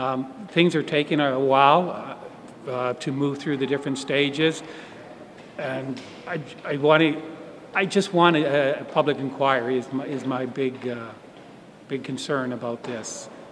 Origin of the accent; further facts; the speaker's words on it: Welland, Ontario, Canada; I'm from Welland, Ontario.